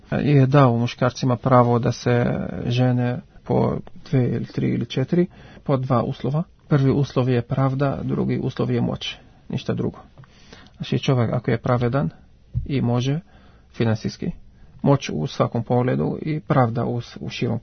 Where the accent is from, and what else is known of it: Lebanon; Serbian is a second language